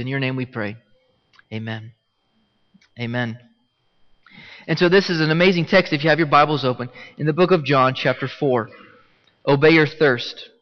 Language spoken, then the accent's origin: English; Ohio, United States; because I'm from Ohio, and LeBron James is from Ohio